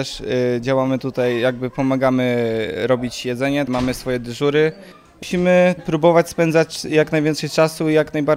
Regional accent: Lututów, Łódź Voivodeship, Poland; Ja jestem z Lututowa, jestem przyjacielem księdza i się tutaj znalazłem przez księdza.

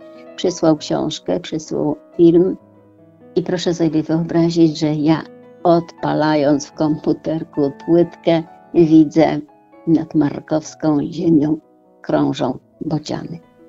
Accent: Sobótka, Lower Silesian Voivodeship, Poland; zapragnął sprowadzić mamę na Podkarpacie, no i żeśmy się tam przenieśli. Także moje rodzinne strony, tam gdzie się urodziłam, to u stóp ślęży Sobótka, Rogów Sobócki, tam. Tam też chodziłam do szkoły, do matury.

